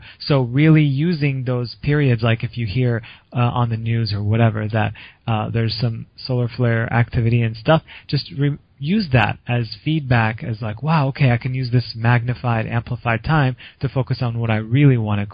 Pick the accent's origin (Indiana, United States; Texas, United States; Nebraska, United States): Indiana, United States; I know, because I grew up in Indiana, so I know, like, it's, you know, it's not always sunny